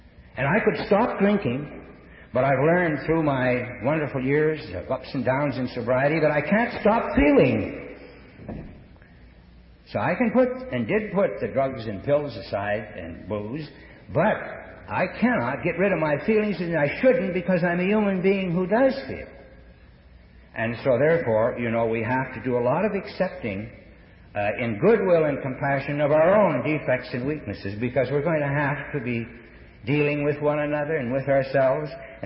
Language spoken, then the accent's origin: English; Quebec, Canada; I was brought up in French Canada, so I knew some French, not as much as I should have, but I knew some